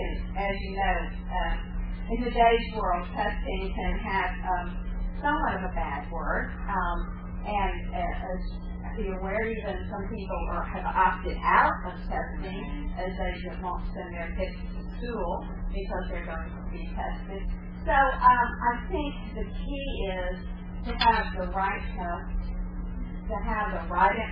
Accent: Mississippi, United States; They didn't check out that I was originally from Mississippi.

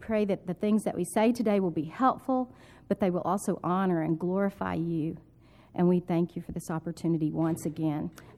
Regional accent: Georgetown, Texas, United States; We are from Georgetown, Texas, teach at Grace Academy there in Georgetown.

